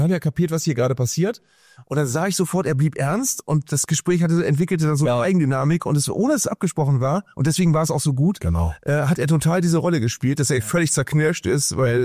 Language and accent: German; Germany; Gestern war eine Veranstaltung in der Nähe von Bremen, dem Ort, wo ich aufgewachsen bin